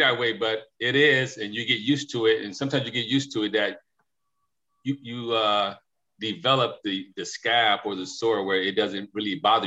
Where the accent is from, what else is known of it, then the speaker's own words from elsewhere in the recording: Detroit, Michigan, United States; I was once the youth growing up in Detroit